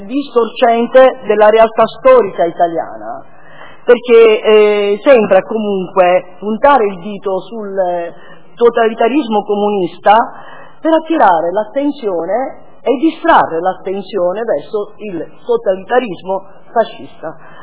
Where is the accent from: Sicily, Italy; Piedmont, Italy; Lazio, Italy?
Sicily, Italy; ve ne posso raccontare nel messinese, perché sono siciliano